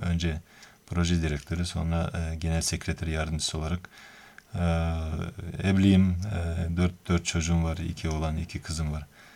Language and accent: Turkish; Taraz, Jambyl Region, Kazakhstan; O Taraz şehrinin bir küçük bir kasaba köyünde büyüdüm.